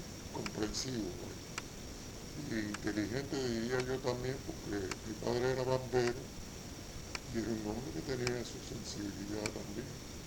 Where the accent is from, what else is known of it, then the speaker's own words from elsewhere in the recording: Sidra, Matanzas, Cuba; born there; Nací en Sidra, provincia de Matanzas, Cuba, noviembre 23, 1920.